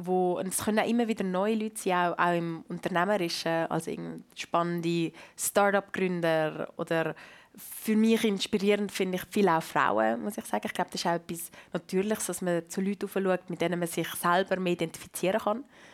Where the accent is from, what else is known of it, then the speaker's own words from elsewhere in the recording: Vitznau, Lucerne, Switzerland; Vor allem, ich bin in Vitznau aufgewachsen, also an der Schiffstation in Vitznau, wo so alle Touristen durchgelaufen sind.